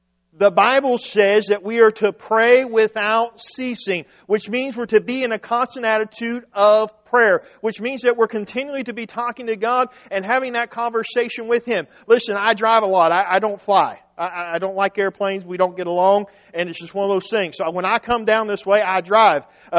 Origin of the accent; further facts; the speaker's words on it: West Virginia, United States; I'm from West Virginia, and that's just one of those things.